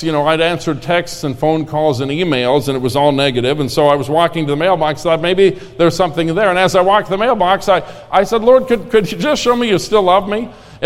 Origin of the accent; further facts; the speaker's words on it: Minnesota, United States; very depressing and dark news was coming to us from my home state of Minnesota.